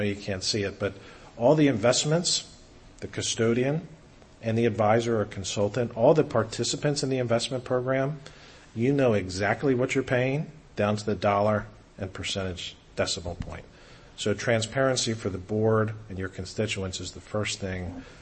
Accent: Pennsylvania, United States; I'm from Pennsylvania, so we're in Big Ten country.

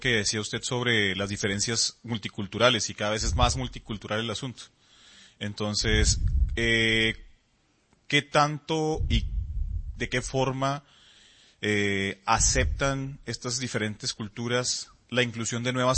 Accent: Costa Rica; Yo soy Tico, estoy con Donorbox, uno de los expositores por acá

